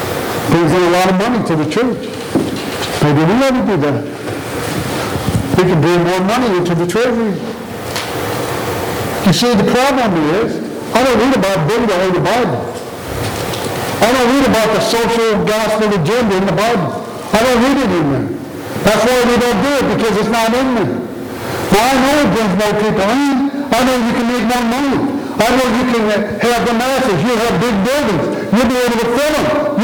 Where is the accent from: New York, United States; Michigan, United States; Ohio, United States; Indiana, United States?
Indiana, United States; You know, when I grew up in Indiana, the Roman Catholic Church lived in my town, they had a Monte Carlo night.